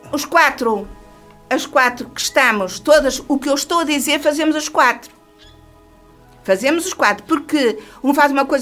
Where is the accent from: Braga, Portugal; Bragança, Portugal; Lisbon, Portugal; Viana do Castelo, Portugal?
Viana do Castelo, Portugal; Monserrate; Eu que sou vicentina há 30 e tal anos, em Monserrate, não sou deste lado, sou de Monserrate, sou vicentina